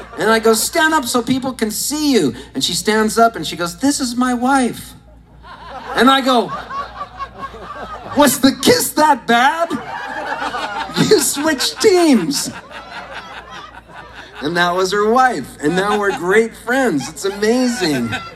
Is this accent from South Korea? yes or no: no; Palm Springs, California, United States; I grew up in Palm Springs.